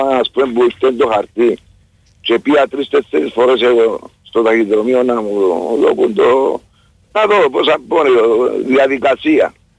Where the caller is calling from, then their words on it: Nicosia, Nicosia District, Cyprus; από τη Λευκοσία, εγώ.